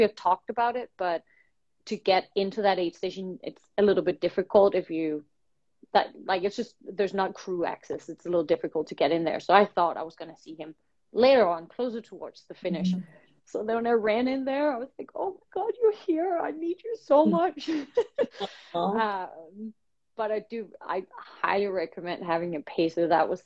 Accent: Denmark; I'm from Denmark, I'm from Europe, so it's kind of close and dear to my heart to be able to race in Europe.

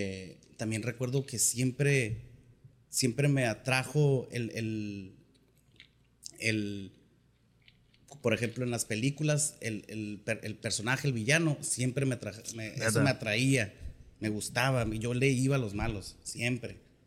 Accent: San Luis Potosí, Mexico; Soy hijo de una familia de 5. Radico aquí en San Luis, soy de aquí de San Luis.

